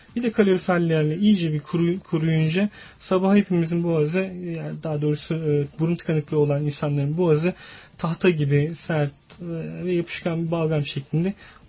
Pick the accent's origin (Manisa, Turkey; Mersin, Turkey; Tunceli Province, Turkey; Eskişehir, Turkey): Eskişehir, Turkey; Ben Eskişehirliyim. İlk önce onu söyleyeyim.